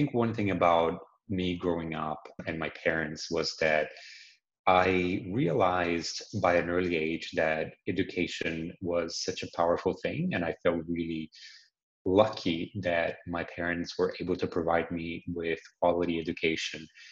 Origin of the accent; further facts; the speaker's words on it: Brazil; Dave, I was born and raised in Brazil, middle-class family.